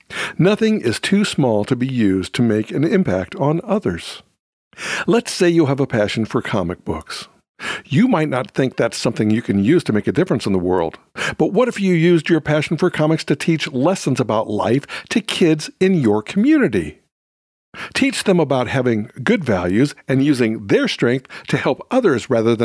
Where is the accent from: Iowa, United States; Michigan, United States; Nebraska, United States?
Michigan, United States; Detroit; I remember growing up in Motown.